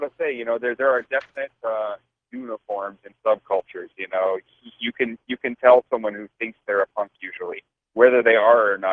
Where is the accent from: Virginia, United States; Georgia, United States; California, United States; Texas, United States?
Texas, United States; Dallas; I think that's because I'm from Dallas, and growing up in Dallas, if you weren't a Cowboys fan, you like got hit with a brick